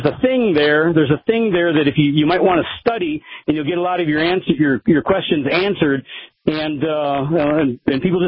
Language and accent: English; Minnesota, United States; I grew up in Minnesota, and we're not as smart as you guys in New Hampshire